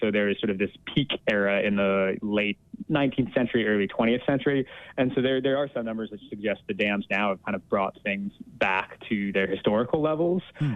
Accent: New England, United States; also born or lived in Mississippi; I grew up in New England and kind of wound up in Mississippi through the happenstance of being 25 and looking for an adventure

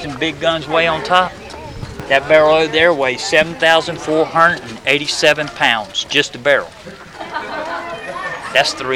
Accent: Fort Rucker, Alabama, United States; born there; also born or lived in Big Rock, Tennessee; and I was born here in Fort Rucker, Alabama.

